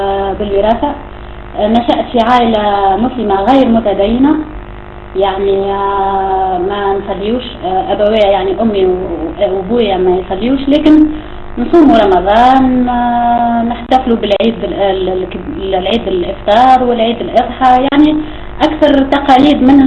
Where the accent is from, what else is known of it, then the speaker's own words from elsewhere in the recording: Tunisia; بالعربيه شويه وبالتونسي، ان شاء الله تفهموا لهجتي. … من تونس، تونسيه وتولدت مسلمه